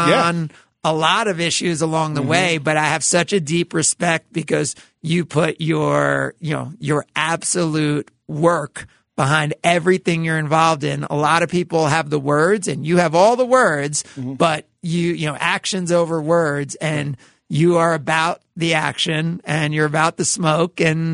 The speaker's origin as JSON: {"language": "English", "region": "New Jersey", "country": "United States", "lives_now": "Milwaukee, United States", "said": "I'm from the East Coast and I'm from Jersey."}